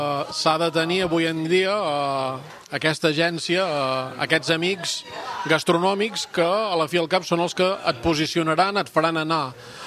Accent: Catalonia, Spain; la meva vida, la meva infància aquí a la Garrotxa

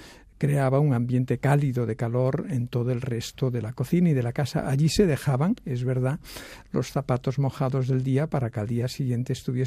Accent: Vigo, Galicia, Spain; Yo de Galicia. Ah, muy bien, de Galicia. Pero la segunda pregunta es, ¿de dónde? ¿No? ¿De dónde? Y ese de dónde va avanzando hasta que llegas a la parroquia.

